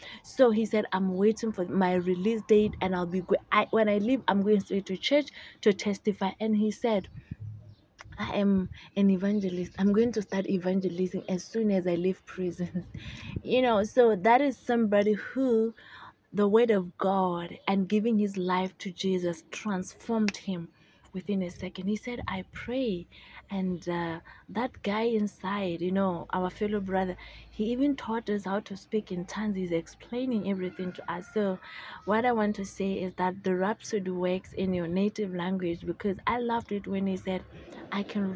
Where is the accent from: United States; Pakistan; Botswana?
Botswana; from Botswana, psychologist in prison.